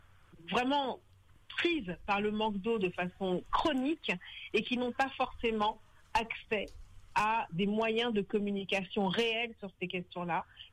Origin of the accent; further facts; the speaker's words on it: France; moi je suis originaire du Mali et du Sénégal, j'ai grandi en France et j'ai un attachement très profond pour mes origines ouest-africaines et notamment sahéliennes.